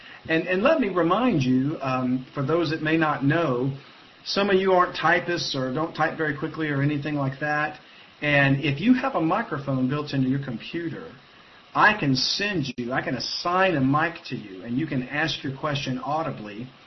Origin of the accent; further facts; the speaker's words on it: Louisiana, United States; I'm from Louisiana. Sometimes I'm a little slow on the uptake.